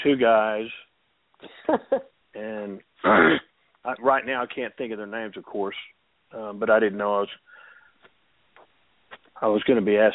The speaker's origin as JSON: {"language": "English", "town": "Midland", "region": "Texas", "country": "United States", "tie": "born or raised there", "said": "I grew up in that because I grew up in Midland, Texas, and there was a network in place among all the parents"}